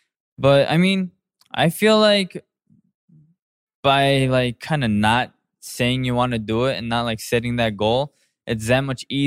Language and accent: English; United States; born there; English is a second language; Like, for me, like, I was born in America, so I don't have to go to the army